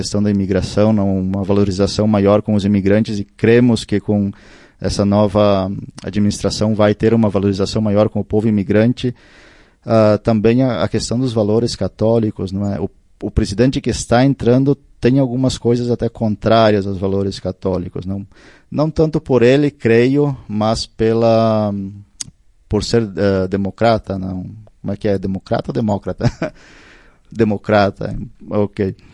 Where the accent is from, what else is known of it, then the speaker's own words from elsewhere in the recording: Brazil; quando eu saí do Brasil, fui para as Filipinas estudar, fazer teologia, eu vinha a cada 2 anos.